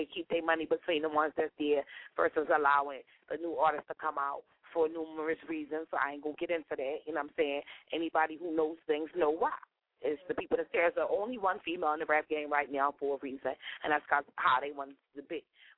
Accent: Philadelphia, Pennsylvania, United States; Y'all can be Philly this, Philly that, all you want. I love my hometown, but, you know what I'm saying?

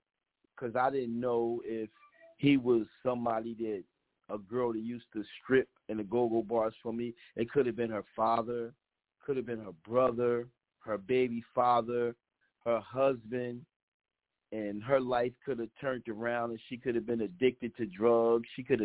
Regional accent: Paterson, New Jersey, United States; if anybody from New Jersey, I'm from Patterson, my show is based in Patterson.

